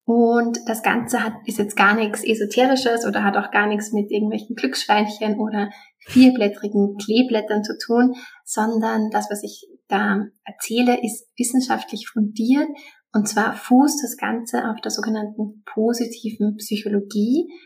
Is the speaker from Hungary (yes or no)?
no; Vienna, Austria; ich komme aus Wien